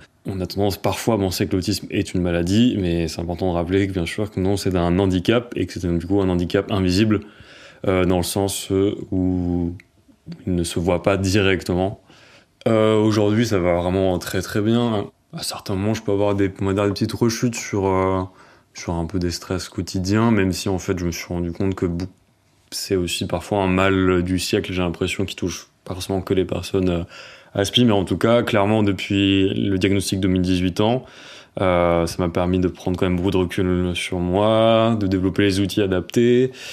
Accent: Romans-sur-Isère, Auvergne-Rhône-Alpes, France; J'ai 30 ans, je viens de Romans-sur-Isère.

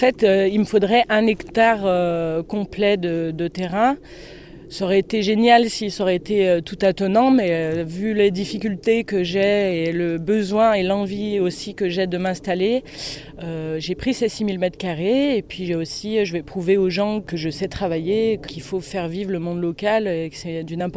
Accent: Auvergne-Rhône-Alpes, France; now in Prades, France; je suis arrivée sur Prades en octobre dernier. J'étais sur Jaujac avant et je suis originaire de la Loire à la base. Je suis arrivée en Ardèche en 2019

